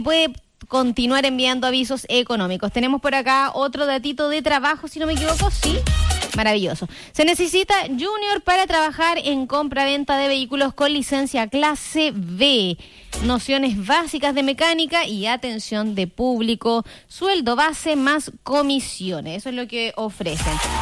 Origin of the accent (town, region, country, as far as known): Chile